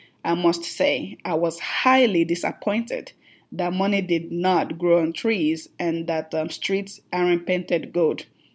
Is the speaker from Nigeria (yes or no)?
yes; Nigeria; English is a second language; now in United States; As you can already tell from my accent, I'm from Nigeria.